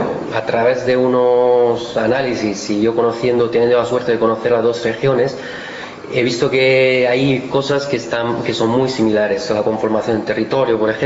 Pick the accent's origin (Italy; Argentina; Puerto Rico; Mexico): Italy; Cosenza, Calabria; Spanish is a second language; now in Spain; yo soy de esta región, una región que es el correspondiente a una comunidad autónoma en España, y vengo de Cosenza, que es la ciudad ahí. Es la punta de la bota